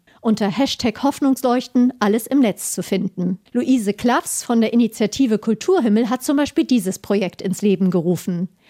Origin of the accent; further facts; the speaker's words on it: Northern Germany, Germany; Bei dem Namen denke ich als Norddeutsche na klar an Leuchttürme, an Licht als Wegweiser.